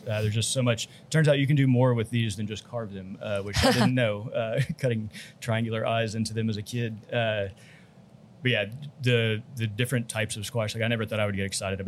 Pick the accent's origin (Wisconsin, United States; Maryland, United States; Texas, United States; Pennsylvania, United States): Texas, United States; I came from Texas. I'd never seen one of these.